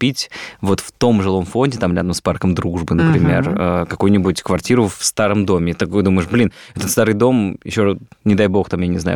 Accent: Moscow, Russia; вот я там москвич в пятом поколении.

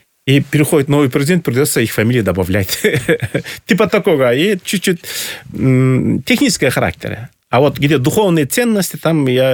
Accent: Kaindy, Chüy Region, Kyrgyzstan; Вот я родом с Чуйской долины, село Каинда. Это главное село, откуда начинается Чуйская долина, со стороны востока. Первое село.

